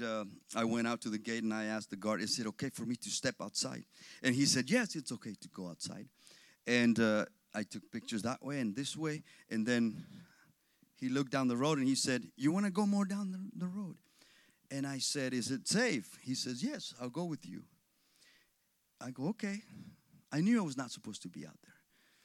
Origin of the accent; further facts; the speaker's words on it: Mexico; And I yelled back as loud as I could, I'm from Mexico.